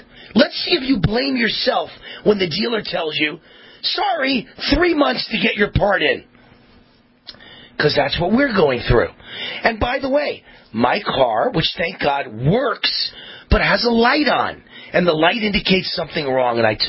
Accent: Nevada, United States; Nothing's going on in my home state of Nevada

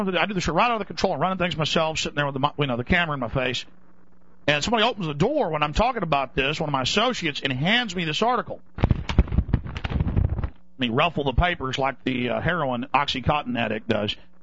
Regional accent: Rockwall, Texas, United States; I'm from Rockwall, Texas

